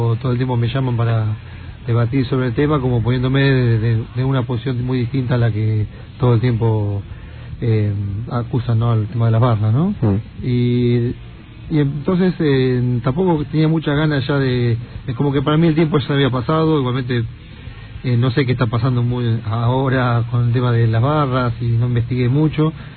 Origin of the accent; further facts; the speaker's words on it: Morón, Buenos Aires Province, Argentina; yo soy de Morón y conozco la historia del polaco